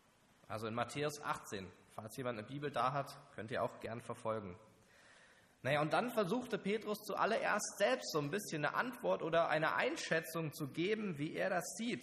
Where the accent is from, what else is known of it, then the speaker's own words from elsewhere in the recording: Hesse, Germany; ich bin auch aus Hessen aufgewachsen, Nordhessen, auf einem Bauernhof, bisschen südlich von Kassel.